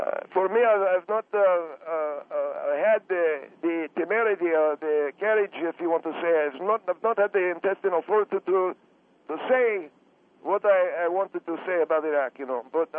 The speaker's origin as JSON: {"language": "English", "town": "Alexandria", "region": "Alexandria Governorate", "country": "Egypt", "tie": "born or raised there", "moved": "yes", "said": "it reminded me of places I grew up in Egypt, you know, Alexandria, the different neighborhood."}